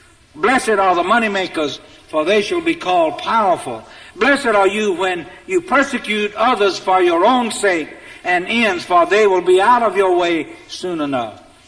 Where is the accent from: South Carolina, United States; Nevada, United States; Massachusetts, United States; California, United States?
South Carolina, United States; Workman's Crossroad; now in Atlanta, United States; I came from Workman's Crossroad, just north of Puddin' Swamp, south of New Zion. And the major metropolitan area is King Street.